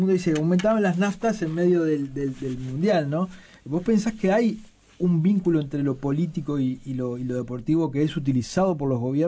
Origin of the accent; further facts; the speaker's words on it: Uruguay; algo que los uruguayos podamos consensuar.